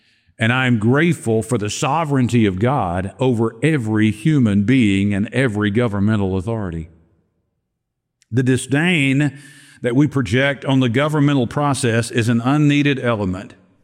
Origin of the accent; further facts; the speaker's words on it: Balcomville, Louisiana, United States; I grew up in Balcomville, Louisiana. It's not really on the map, but it's out there. It was inside a ring levee just outside West Monroe.